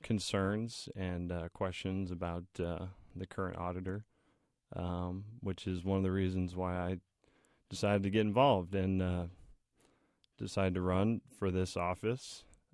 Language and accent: English; Champaign, Illinois, United States; I'm a Burnham Hospital product, born and raised in Champaign.